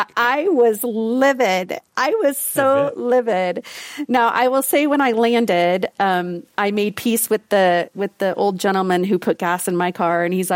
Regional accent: Dallas-Fort Worth, Texas, United States; But I grew up in Dallas-Fort Worth, right next to the American Airlines headquarters, and joined Explorers.

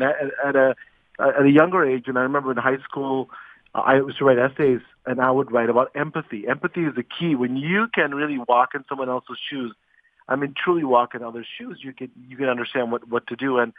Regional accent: Detroit, Michigan, United States; I do the ABC affiliate news in my hometown, Detroit.

